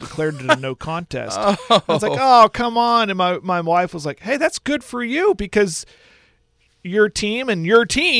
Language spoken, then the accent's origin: English; Clinton, Oklahoma, United States; I love saying I'm from Clinton. I graduate from Clinton, but people go, "Hey, where are you from?" Ah, Western Oklahoma.